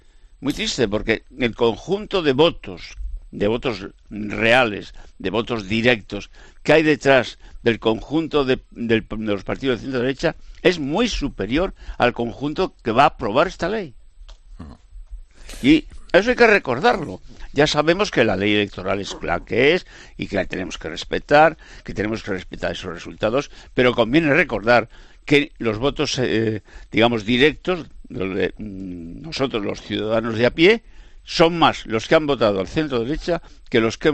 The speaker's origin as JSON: {"language": "Spanish", "region": "Cantabrian coast", "country": "Spain", "said": "para nosotros que somos del Cantábrico"}